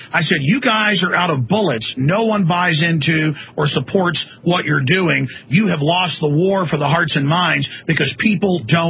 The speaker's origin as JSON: {"language": "English", "country": "United States", "said": "I'm an American patriot. I believe in my constitutional republic."}